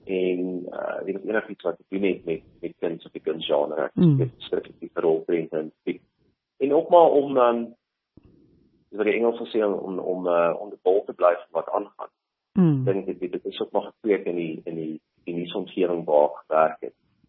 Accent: Virginia, Free State, South Africa; also born or lived in Bloemfontein / Johannesburg; Ek het aanvanklik groot geword in Virginia in die Vrystaat, daar in die mining gemeenskappe. En toe is ek na Bloemfontein toe wat daar gestudeer het, en ek was bietjie oor see. En toe het ek na Johannesburg verhuis waar ek gewerk het in die 24 jaar.

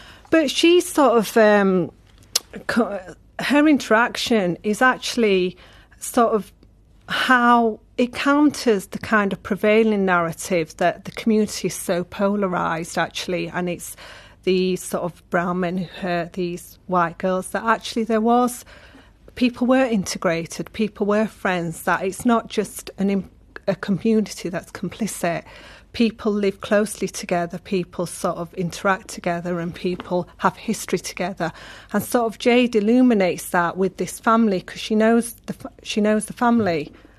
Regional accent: England, United Kingdom; as I am a British Pakistani woman who's from those northern towns

